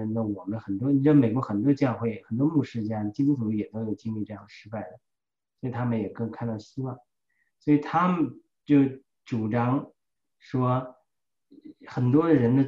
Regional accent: China; 就像我们中国人讲的

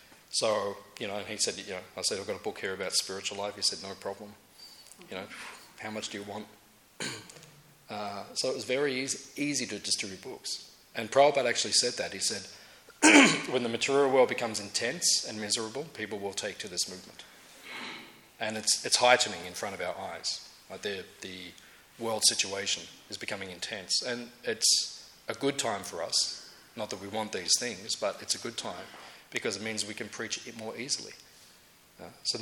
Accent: Tasmania, Australia; I'd say, you know, excuse me, from Tasmania, from out of town. I'm from Tasmania.

